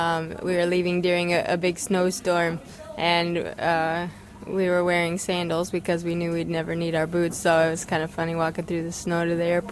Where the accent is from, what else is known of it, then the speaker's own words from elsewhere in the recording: Colorado, United States; Colorado, in America.